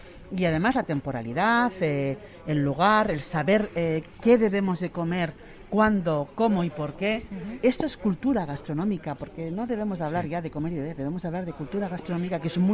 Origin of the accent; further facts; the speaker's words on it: Barcelona, Catalonia, Spain; moved away as an adult; now in Basque Country, Spain; Yo vengo de Barcelona, ahora que decíais de buen tiempo.